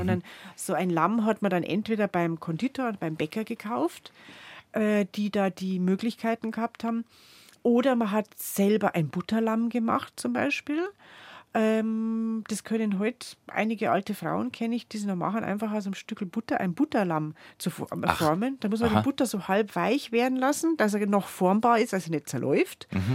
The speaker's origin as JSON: {"language": "German", "region": "Bavaria", "country": "Germany", "said": "Also bei uns in Südbayern gibt es den noch gar nicht so lang."}